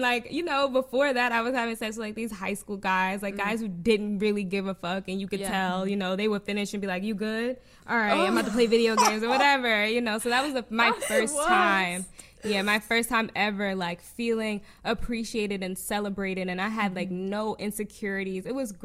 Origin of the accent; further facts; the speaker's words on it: New Jersey, United States; because I'm from Jersey. So I lived in Jersey and so did he.